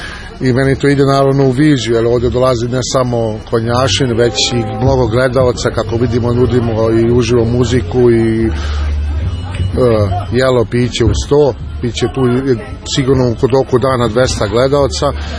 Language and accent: Serbian; Germany; Serbian is a second language; now in Dulene, Serbia; Rođen sam i školovan u Nemačkoj, tako se unapred izvinjavam malo na moj akcent i govor.